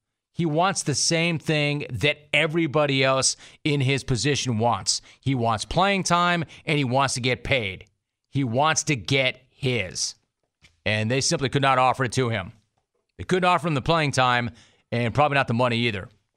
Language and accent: English; Los Angeles, California, United States; I grew up in Los Angeles.